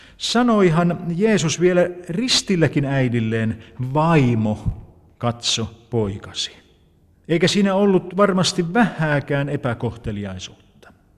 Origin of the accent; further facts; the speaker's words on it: Central Finland, Finland; Minun kotiseudullani Keski-Suomessa eräissä häissä pääsi käymään niin onnettomasti, että siellä loppui ruoka.